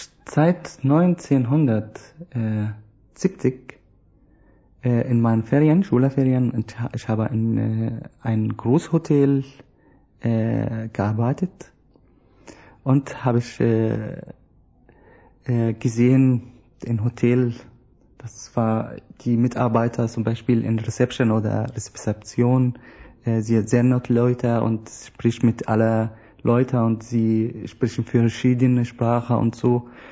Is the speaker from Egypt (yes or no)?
yes; Alexandria, Alexandria Governorate, Egypt; Ich bin in Ägypten geboren, in Alexandria.